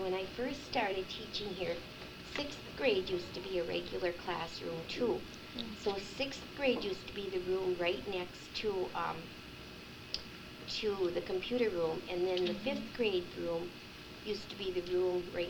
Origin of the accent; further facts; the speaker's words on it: Ishpeming, Michigan, United States; born there; I was born here in Ishpeming, Michigan, on November 24th, 1943.